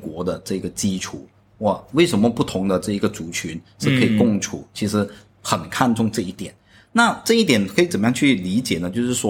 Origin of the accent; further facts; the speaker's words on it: Malaysia; 我就是马来西亚的读者